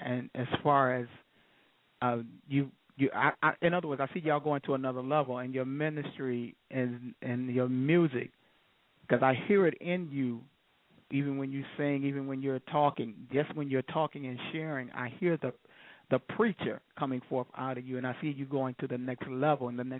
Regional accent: Milwaukee, Wisconsin, United States; You're going into my hometown, Milwaukee, Wisconsin.

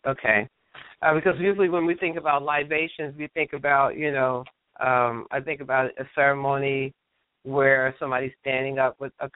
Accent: Jacksonville, Florida, United States; Yeah, Jacksonville, my hometown, yeah.

